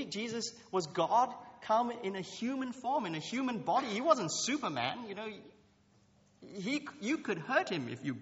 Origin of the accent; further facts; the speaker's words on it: Malaysia; I come from Malaysia, and I have many neighbors that are Muslims and Hindus and Buddhists